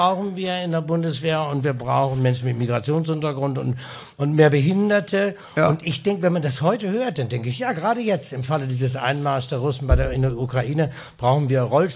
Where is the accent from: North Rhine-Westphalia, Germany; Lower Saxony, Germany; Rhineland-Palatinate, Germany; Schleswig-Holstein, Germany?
Lower Saxony, Germany; Osnabrück; born or raised there; now in Hamburg, Germany